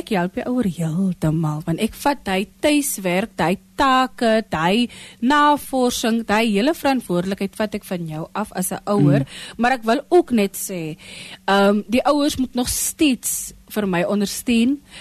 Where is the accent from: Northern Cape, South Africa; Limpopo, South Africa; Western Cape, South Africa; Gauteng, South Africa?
Northern Cape, South Africa; Concordia; ek is nou terug in my tuisdorp. So met die oppak van my lewe in Kato en die kant toe kom